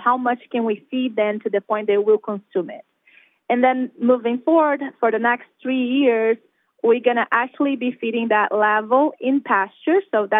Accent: Brazil; English is a second language; moved away as an adult; now in Oregon, United States; So you probably have picked that I have a little bit of accent. So I'm actually from Brazil. I grew up around animal my whole life.

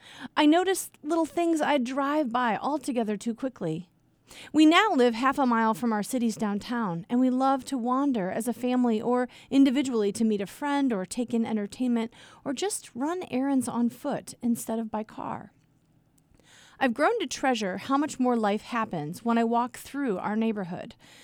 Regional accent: South Bend, Indiana, United States; I grew up on Troy Court in South Bend, Indiana, then Alpine Street, Twickenham, and then Emerson Avenue for most of high school.

